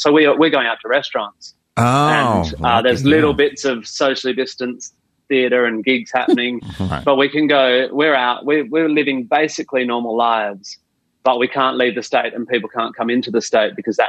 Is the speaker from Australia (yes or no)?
yes; Perth, Western Australia, Australia; I grew up in Perth, West Australia, and at no point until I was already there did I go, one day I'm going to be on